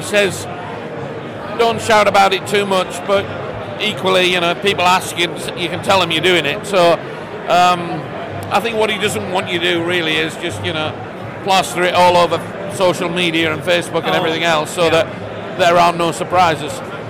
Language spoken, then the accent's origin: English; United Kingdom; it's very difficult as a Brit to get nominated because you just can't work there regularly enough.